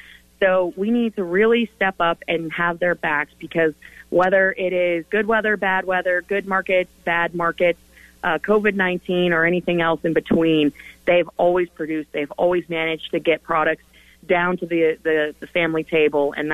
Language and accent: English; Florida, United States; I'm from Florida. My front yard would then be subject to federal intervention